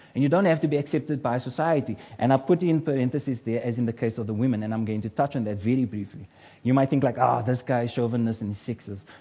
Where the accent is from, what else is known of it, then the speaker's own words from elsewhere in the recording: Cape Town, Western Cape, South Africa; But we're born from the Cape Flats. Generally, we've grown up to understand that we're but statistics in this country of South Africa.